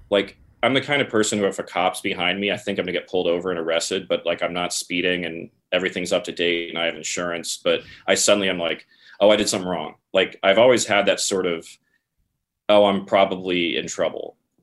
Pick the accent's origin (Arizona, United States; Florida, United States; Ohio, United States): Arizona, United States; I'd never even heard of anti-Semitism outside of Schindler's List growing up in Arizona. And like, so I get to Iowa and it's just so much.